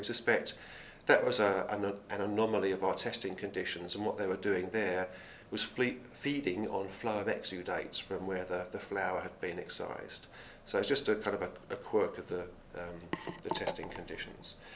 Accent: Australia; I'm actually from Australia, not New Zealand. I work now at Charles Sturt University in New South Wales.

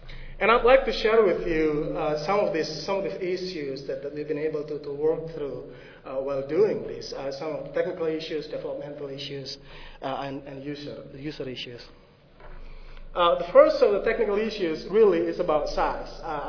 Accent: South Dakota, United States; And I'm from South Dakota, and in South Dakota, dead zones are real.

